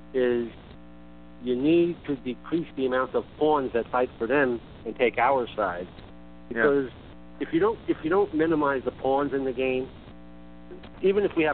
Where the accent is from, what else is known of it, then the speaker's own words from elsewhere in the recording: Queens, New York, United States; I can tell you is I was born and raised in Queens